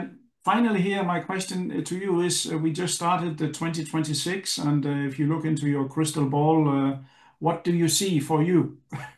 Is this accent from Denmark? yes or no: yes; Denmark; Now I've heard some cases now with I'm from Denmark